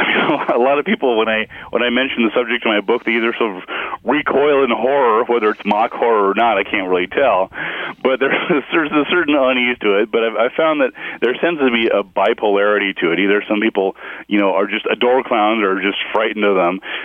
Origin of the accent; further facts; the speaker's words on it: Corrales, New Mexico, United States; I grew up in Corrales, outside of Albuquerque